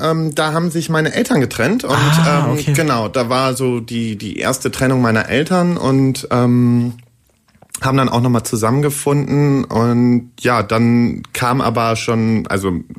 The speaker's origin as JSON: {"language": "German", "town": "Warendorf", "region": "North Rhine-Westphalia", "country": "Germany", "tie": "born or raised there", "said": "Also ganz ursprünglich komme ich aus Warendorf, einem kleinen Städtchen bei Münster. Mhm. Da bin ich aufgewachsen"}